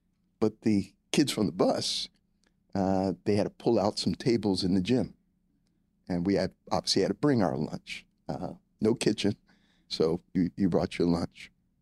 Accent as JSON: {"language": "English", "town": "Germantown", "country": "United States", "tie": "born or raised there", "said": "So I have a lot of fond memories of growing up in Germantown."}